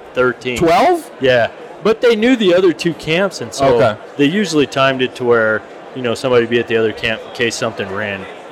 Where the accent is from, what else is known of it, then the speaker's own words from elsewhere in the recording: Houston, Texas, United States; also born or lived in Colorado, United States; Well, I was born in Colorado. I grew up in Texas, though. Houston.